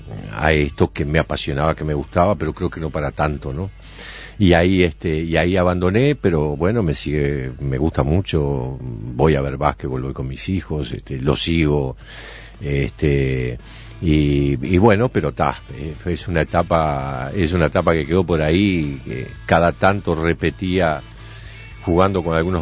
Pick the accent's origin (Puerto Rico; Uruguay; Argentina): Uruguay; Piriápolis, Maldonado; soy de Piriápolis, me crié, viví allá y sigo estando en aquel lugar ahora los fines de semana y los veranos